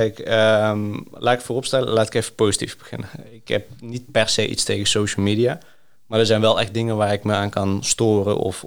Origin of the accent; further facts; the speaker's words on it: Greece; Dutch is a second language; moved away; ik ben dus geboren opgegroeid in Griekenland.